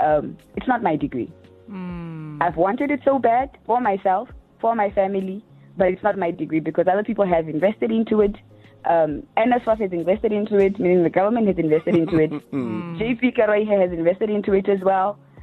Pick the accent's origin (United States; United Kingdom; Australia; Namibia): Namibia; Opuwo, Kunene; Yes, I'm born and raised in Opuo. I went to school, primary school. I went to Bethel Timumina Primary School.